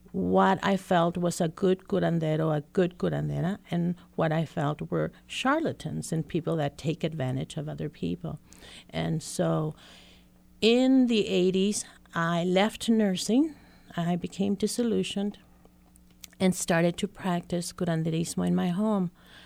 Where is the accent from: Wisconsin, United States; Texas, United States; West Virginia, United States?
Texas, United States; El Paso; And so I grew up in El Paso, Texas, in a very poor section of town.